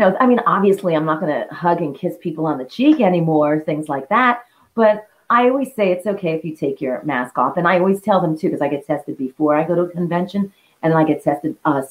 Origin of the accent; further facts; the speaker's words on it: New York City, New York, United States; You know, I grew up in the Bronx. There's streetlights everywhere.